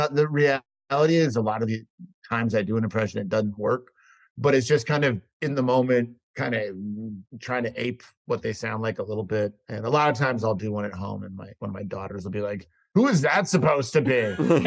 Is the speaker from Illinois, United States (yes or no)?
yes; Chicago, Illinois, United States; I was very drawn to politics when I was in Chicago. I just thought it looked fun and also like, you could help people. and then I went to Boston University.